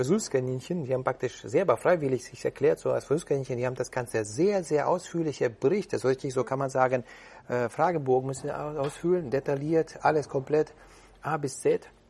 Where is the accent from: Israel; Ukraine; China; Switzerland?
Ukraine; Kyiv; German is a second language; now in Germany; ich kam nach Deutschland, ich habe noch nicht einen Cent in der Tasche gehabt, weißt du, und ich komme aus Ukraine, aus Kiew und so, das war Sowjetunion noch damals